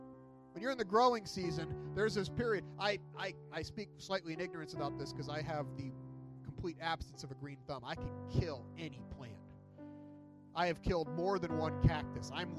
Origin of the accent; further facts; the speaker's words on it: New Jersey, United States; I grew up in New Jersey, which has a bit of smog. And so when I moved to Michigan